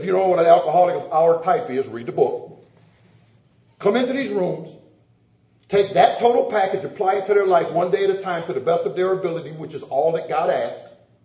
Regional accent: Sandusky, Ohio, United States; born or raised there

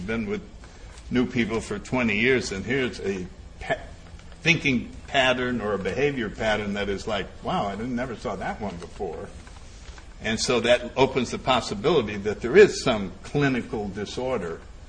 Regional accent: Connecticut, United States; Let's see, I grew up in Connecticut. I had polio as a kid. I was in a Catholic church.

